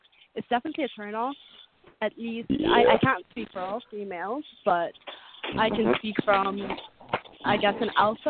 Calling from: Montreal, Quebec, Canada; Montreal.

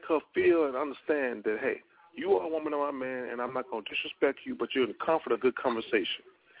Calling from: Humble, Texas, United States; I'm calling from Humble, Texas.

